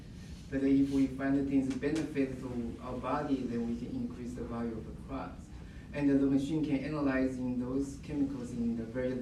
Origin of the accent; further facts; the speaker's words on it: Taiwan; now in United States; My background is I'm immigrated from Taiwan